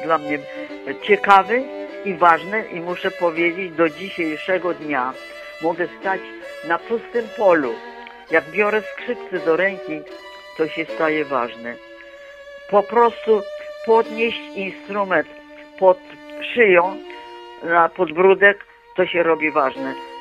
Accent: Chełm, Lublin Voivodeship, Poland; born there; czuję się dumna, że się urodziłam w Chełmie.

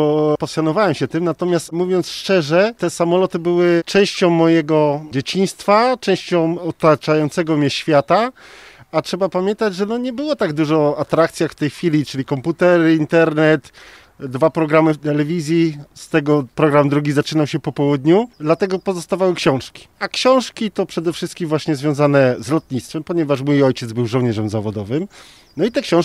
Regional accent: Łask, Łódź Voivodeship, Poland; Trafiłem też później do Łasku, tam gdzie się urodziłem, gdzie się wychowałem.

